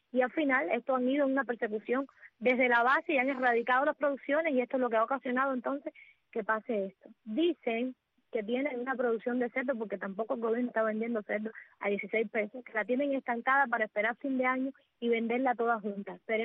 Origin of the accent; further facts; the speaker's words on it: Cuba; como cubana, que tiene dos hijos